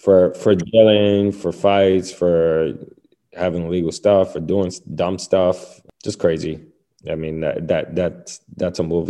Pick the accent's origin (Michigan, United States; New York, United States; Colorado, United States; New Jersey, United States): New York, United States; I was born and raised in the same neighborhood I am right now, in the Lower East Side of Manhattan. It's super gentrified now.